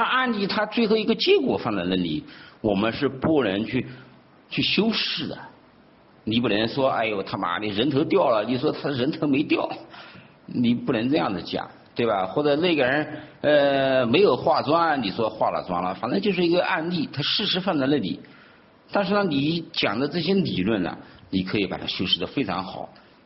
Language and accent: Chinese; China; 我们中国人